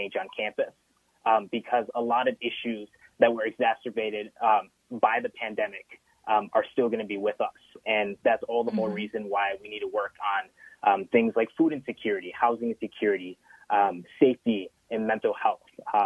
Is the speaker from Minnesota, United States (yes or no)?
yes; Stillwater, Minnesota, United States; growing up in the Stillwater school system, I didn't really see that many people who looked like me. And I also grew up on the weekends in Minneapolis, where I attended the mosque.